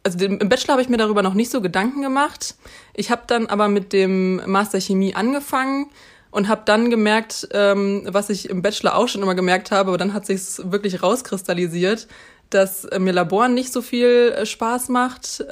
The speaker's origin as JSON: {"language": "German", "town": "Münster", "region": "North Rhine-Westphalia", "country": "Germany", "said": "Aber ich komme eben aus Münster und fand es irgendwie auch ganz interessant, nochmal eine neue Stadt kennenzulernen."}